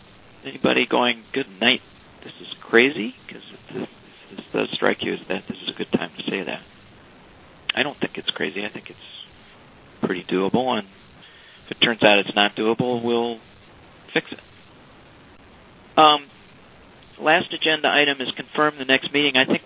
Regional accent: Ireland; Greg might not be on the call, but being Irish, I'll fill in the gaps.

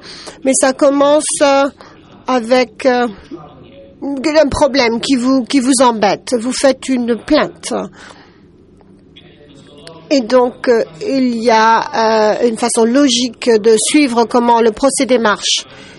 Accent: Lebanon; Je viens du Liban.

